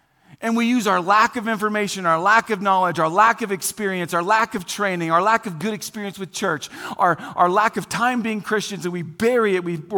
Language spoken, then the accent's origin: English; Indiana, United States; and I grew up in Indiana. In Indiana, if you didn't know this, you're born with a basketball in your hand.